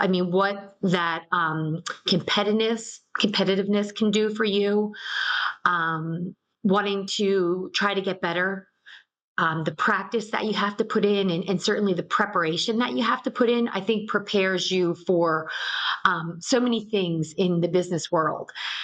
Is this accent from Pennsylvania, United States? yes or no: yes; Philadelphia, Pennsylvania, United States; So I grew up in Philadelphia, and then I did make my way over to the New Jersey suburbs.